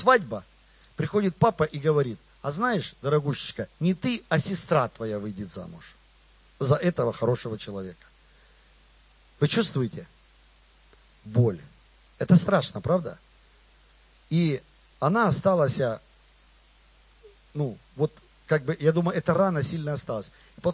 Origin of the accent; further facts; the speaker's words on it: Zorynsk, Luhansk Oblast, Ukraine; born there; Мы родились не в США, а в Украине. И кто-то, может быть, не в Киеве, а в Славянске или в Зоринске вообще я родился